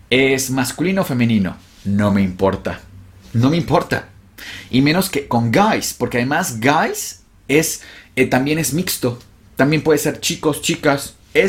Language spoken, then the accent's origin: Spanish; Mexico; Para nosotros los mexicanos eso tiene todo el sentido del mundo.